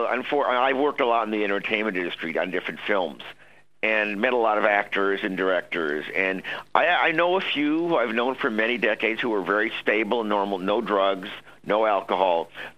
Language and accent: English; Chicago, Illinois, United States; now in Los Angeles, United States; My parents and I came out here from Chicago in 1957, and I've been here ever since.